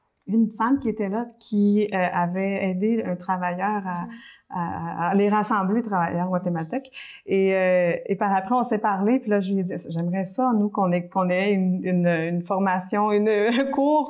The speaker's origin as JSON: {"language": "French", "town": "Montreal", "region": "Quebec", "country": "Canada", "tie": "born or raised there", "said": "je me sens plus québécoise parce que j'ai grandi au Québec. Mm-hmm. Mais j'habitais à Montréal."}